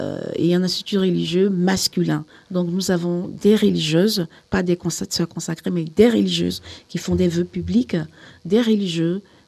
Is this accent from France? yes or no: no; Côte d’Ivoire; also born or lived in Belgium; je suis aussi belge. Hein. Je viens à la fois de Côte d'Ivoire et de Belgique.